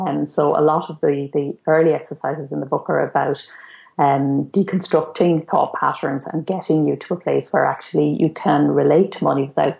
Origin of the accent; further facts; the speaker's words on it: Ireland; I grew up in the Ireland of Charlie Haughey